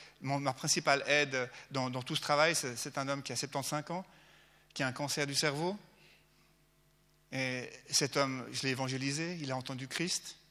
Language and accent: French; Hermance, Geneva, Switzerland; Je viens d'Hermance, au bord du lac.